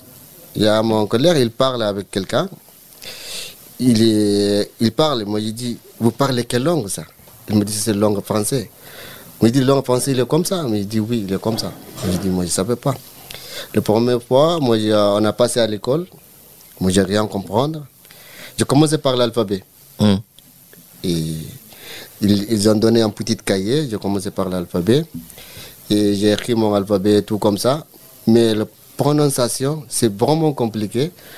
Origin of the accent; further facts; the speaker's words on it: Sudan; French is a second language; also born or lived in Libya / Italy; now in France; cause des guerres, parce que chez moi, vous attendez tous les jours, il y a le problème. Et pour ça, moi, j'ai quitté Soudan, et j'ai traversé par Libye après Italie.